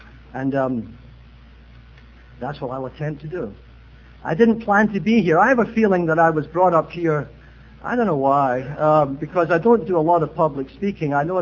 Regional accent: Glasgow, Scotland, United Kingdom; born there; But I was born in the Camlachia district of Glasgow, Scotland, big industrial town.

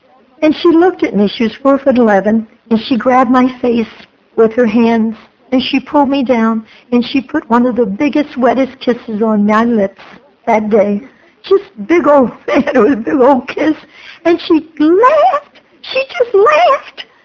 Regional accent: Florida, United States; I said, you don't know me, but I'm an alcoholic from Florida, and I'm going to come in Indiana

